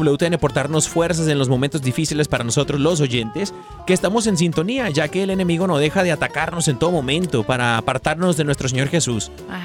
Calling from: San Cristóbal de las Casas, Chiapas, Mexico; de San Cristóbal de las Casas, Chiapas.

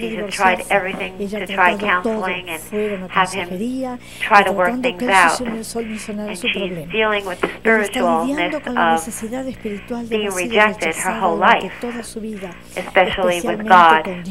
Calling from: Maryland, United States; I'm from Maryland.

